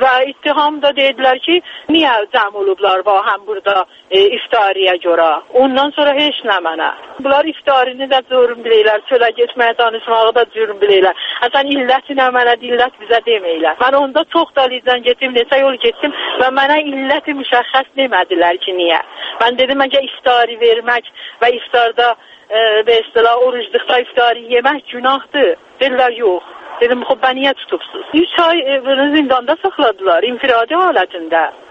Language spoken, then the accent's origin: Azerbaijani; Tabriz, East Azerbaijan, Iran; fəqat Təbrizliyəm.